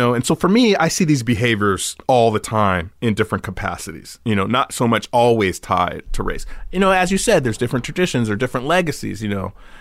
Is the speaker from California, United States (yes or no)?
yes; California, United States; it starts from these little stupid things growing up in California, you know, having a lemon tree in the backyard, you know?